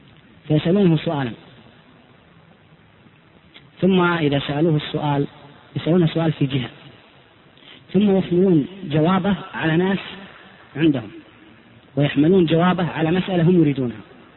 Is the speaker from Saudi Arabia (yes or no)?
yes; Saudi Arabia